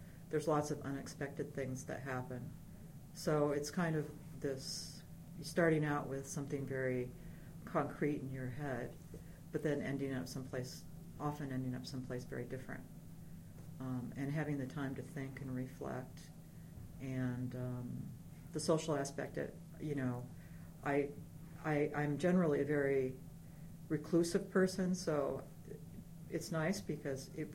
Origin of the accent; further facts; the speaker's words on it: Nebraska, United States; Also, growing up in Nebraska with the threat of tornadoes, as at a very young age, I became kind of acutely aware of anything could happen anytime